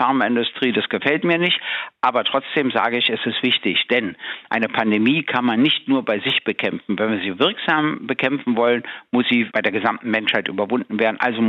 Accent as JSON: {"language": "German", "country": "Germany", "said": "Ich komme ja aus der DDR."}